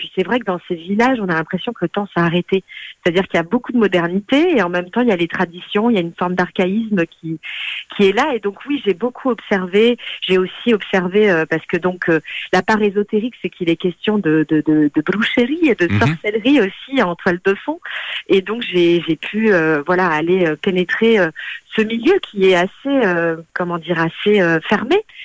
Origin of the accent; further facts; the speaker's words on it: France; born there; parce que moi-même je suis née en France de parents portugais, donc comme beaucoup d'enfants d'immigrés ou de luso-descendants, comment on préfère les appeler, je reviens plusieurs fois par an au Portugal